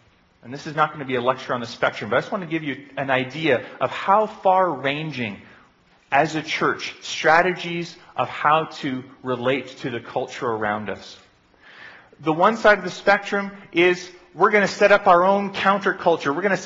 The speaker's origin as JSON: {"language": "English", "country": "Canada", "said": "it's going to be a very different experience for me as a Canadian Christian in Nigeria as it would be for the Nigerian Christians there."}